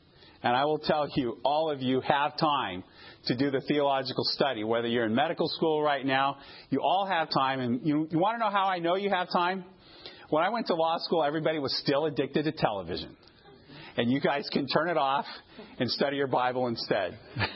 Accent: Loma Linda, California, United States; I grew up in Loma Linda. I don't know how many generations Seventh-day Adventist.

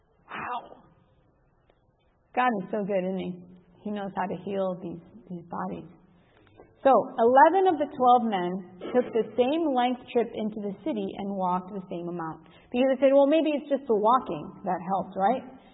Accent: Chicago, Illinois, United States; I grew up in Chicago, and I called it the concrete jungle, okay? Like I grew up in the city proper

